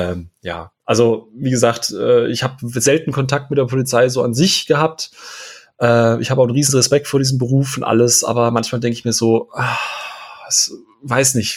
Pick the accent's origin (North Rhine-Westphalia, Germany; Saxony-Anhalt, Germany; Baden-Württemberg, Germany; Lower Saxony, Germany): Baden-Württemberg, Germany; Karlsruhe; born there; ich komme hier ursprünglich gebürtig aus Karlsruhe und wurde da auch ein, zwei Mal angehalten.